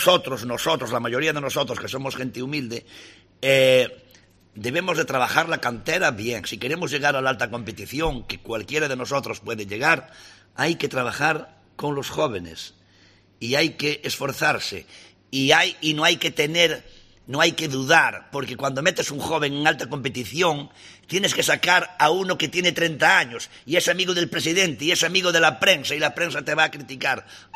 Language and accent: Spanish; Galicia, Spain; yo salí del puerto de Palos, que soy de un pueblo de Galicia que tiene 200 habitantes, salí de allí